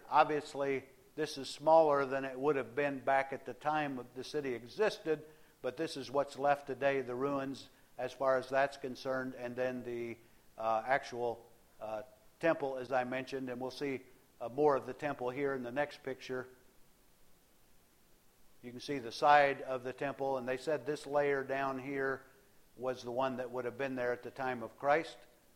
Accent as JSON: {"language": "English", "town": "Covington", "region": "Indiana", "country": "United States", "tie": "born or raised there", "also_born_or_lived": "California / South Carolina / Minnesota", "said": "I know I grew up in Covington, Indiana, and then my dad pastored the church that was there for 15 years, and then we moved to California"}